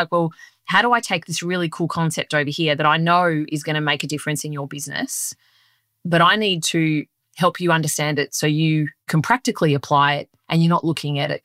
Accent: Sicily, Italy; accent: Sicilian; first language Sicilian; English is a second language; I went to primary school speaking only Italian. And on top of that, my Sicilian dialect, which is my first language. So English was a language that I picked up through being a young kid and being a sponge and absorbing it.

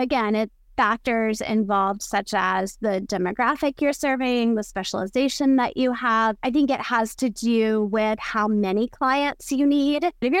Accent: Florida, United States; I'm from Florida, so there are a lot of beach towns in Florida, which are fantastic.

